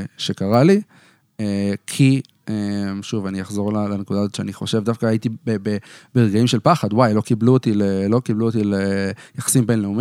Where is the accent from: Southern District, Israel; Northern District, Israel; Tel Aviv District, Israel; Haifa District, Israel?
Northern District, Israel; Katzrin; שאני גדלתי בקצרין, במקום הכי קרוב שלי לפסיכומטרי היה בקריות